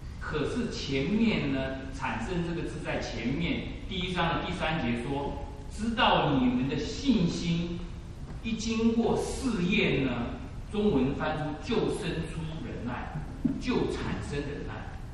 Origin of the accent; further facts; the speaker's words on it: Taiwan; accent: Taiwanese Mandarin; 可是我的台湾国语讲的不好